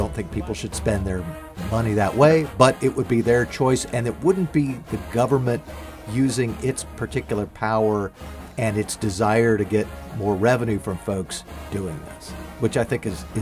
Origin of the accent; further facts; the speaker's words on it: Ohio, United States; I'm not from the South, do not know how that feels. I'm from the state that produced the generals that tended to destroy the South, being Ohio.